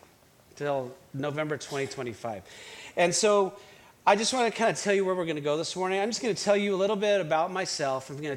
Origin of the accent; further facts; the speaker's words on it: Albuquerque, New Mexico, United States; So I grew up in Albuquerque, New Mexico.